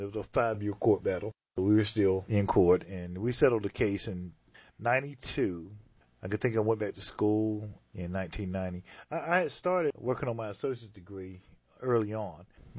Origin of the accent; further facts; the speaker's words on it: North Carolina, United States; Well, I'm born and bred in North Carolina.